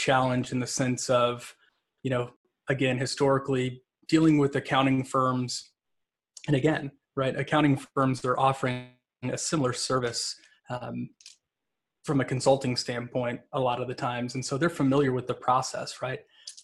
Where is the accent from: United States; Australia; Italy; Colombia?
United States; Texas; being born and raised in Texas, I might have a stray y'all or colloquialism make it into this webcast.